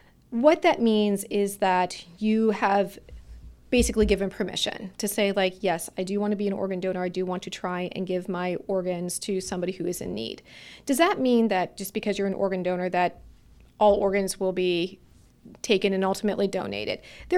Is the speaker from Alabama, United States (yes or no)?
no; Erie, Pennsylvania, United States; I was born and raised here in the Erie community, and I am very vested in, you know, our population here